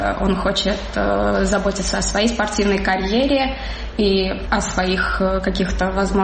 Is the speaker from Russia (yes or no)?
no; Georgia; я как грузинка, как патриот своей страны